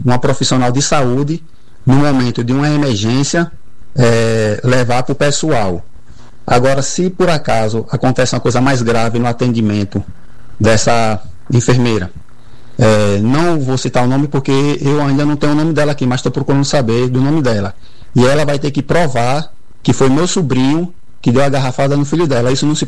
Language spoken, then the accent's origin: Portuguese; Estiva, Bahia, Brazil; sou de Estiva.